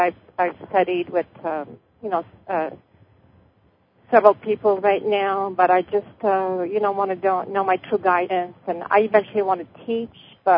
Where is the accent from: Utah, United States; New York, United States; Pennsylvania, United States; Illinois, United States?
Utah, United States; St. George; St. George, Utah.